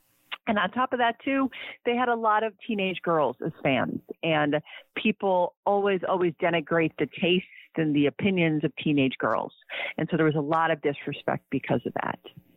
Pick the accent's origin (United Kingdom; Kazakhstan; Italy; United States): United States; Cleveland, Ohio; And I grew up in Cleveland, Ohio.